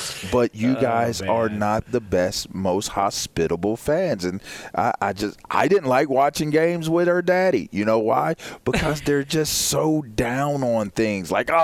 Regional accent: Pennsylvania, United States; I played for Penn State, so I represented the whole state. However, I am from the West Side, and the West Side is the best side.

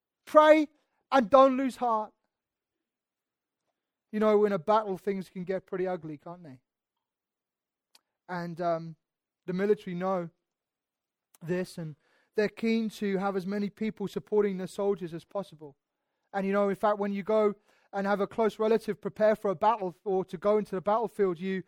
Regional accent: United Kingdom; And we're British, we love talking about our own problems and complaining about our own problems.

